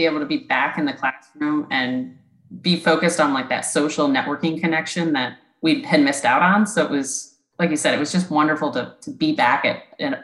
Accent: Pennsylvania, United States; Yeah, so I grew up in Northern Pennsylvania and I attended Penn State University and I majored in finance.

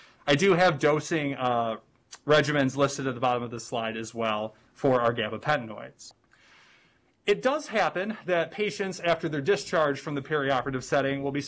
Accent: Michigan, United States; my home state, Michigan, right on their heels in 2019

